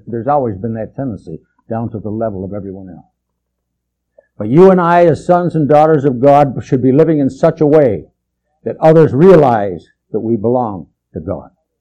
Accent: Western Canada, Canada; of course I was raised in Western Canada

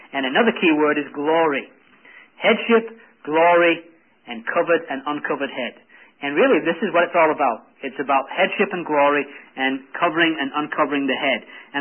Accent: England, United Kingdom; growing up in England, you were taught soccer before you were taught to speak or read.

